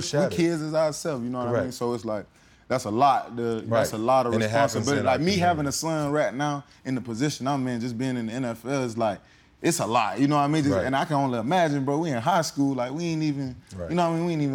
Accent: Haines City, Florida, United States; Man, so I got to spend Haines City like from all the way up to about fifth grade. Man, it was just, man, it was amazing. Like I said, it was competitive, man. It's like everybody know everybody.

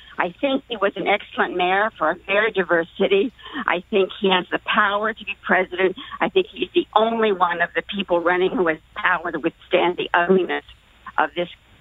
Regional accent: Manhattan, New York, United States; I'm a New Yorker, Manhattan.

